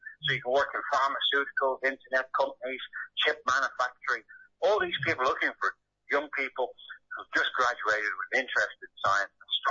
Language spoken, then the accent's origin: English; Ireland; We're Irish. We had the biggest telescope in the world, and around the time of the famine, people came from all over the world to Ireland to do astronomy.